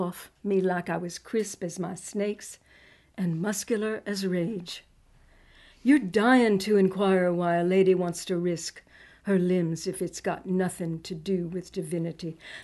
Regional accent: Texas, United States; I grew up in Texas. There were a lot of holy rollers in Texas with tents that near the country club my family belonged

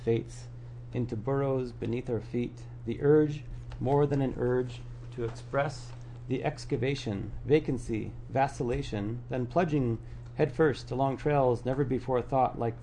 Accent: the West, United States; And I, growing up in the West, the sight, the scent of pine trees really does something to me.

